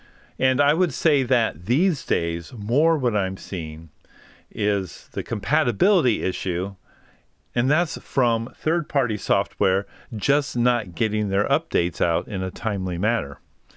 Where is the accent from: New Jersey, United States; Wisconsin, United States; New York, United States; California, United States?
California, United States; But I'm Californian, and I was afraid that, you know, a lot of people just wouldn't relate.